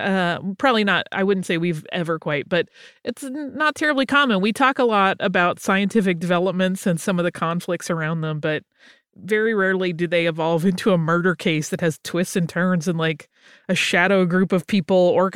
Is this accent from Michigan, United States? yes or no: no; Louisiana, United States; now in New Orleans, United States; I am from South Louisiana and currently live in New Orleans.